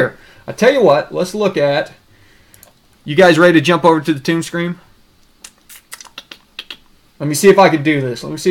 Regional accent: Oklahoma, United States; Yeah, PCT, I'm from Oklahoma, so there's plenty of people down there that says meth is just one of the greatest things.

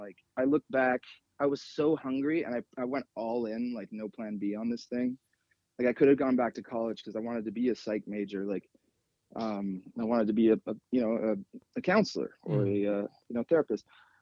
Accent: British Columbia, Canada; moved away as an adult; now in United States; I grew up on Vancouver Island, and then I, you know, after that I became a jazz nerd and played jazz and traveled all over.

